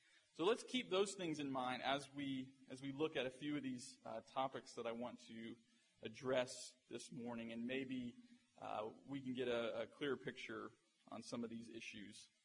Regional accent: Florida, United States; I grew up in Florida, and it was always interesting to see the different responses that people had to the news that there was a hurricane on the way.

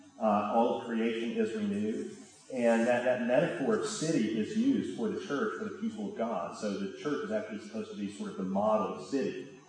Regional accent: Birmingham, Alabama, United States; I mean, I'm from Birmingham, so let's take Birmingham.

